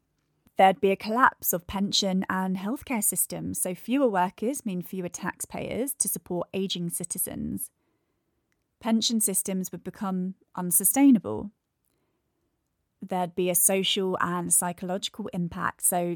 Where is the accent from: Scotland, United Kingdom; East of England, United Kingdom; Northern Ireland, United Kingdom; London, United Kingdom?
London, United Kingdom; I'm actually from London, so this is my hometown. I didn't grow up wealthy. I'm from a single parent family